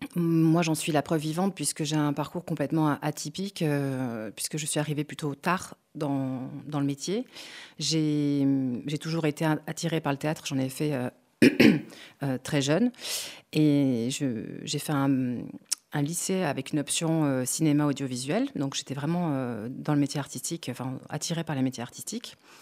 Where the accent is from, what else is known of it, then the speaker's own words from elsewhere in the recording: Aix-en-Provence, Provence-Alpes-Côte d'Azur, France; moved away as an adult; now in Lyon, France; Je suis originaire d'Aix-en-Provence, où j'ai vécu dans un petit village, une petite ville à côté jusqu'à mes 18 ans, après mon bac, avant de partir vadrouiller un peu dans les villes de France. Et je vis à Lyon depuis une bonne grosse dizaine d'années maintenant.